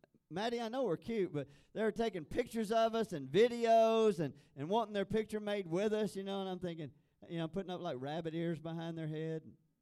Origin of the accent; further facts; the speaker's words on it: Texas, United States; And so I said, being a Texan, "I'm not going.